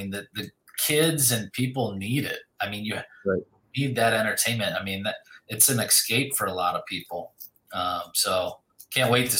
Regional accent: Lancaster, Pennsylvania, United States; I'm from Lancaster, Pennsylvania. So my wife's from Baltimore.

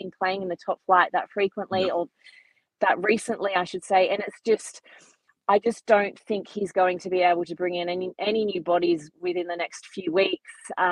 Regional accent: Australia; Yes, I'm Australian. I am a proud Aussie

